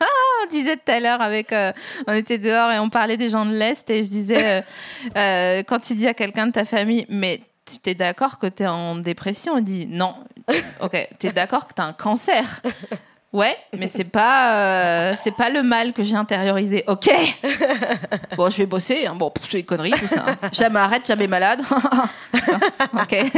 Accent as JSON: {"language": "French", "region": "Grand Est", "country": "France", "accent": "Alsatian", "said": "il se peut qu'il y ait un petit accent qui ressorte parce que Laura et moi sommes collègues de région et nous venons toutes les deux du Haut-Rhin."}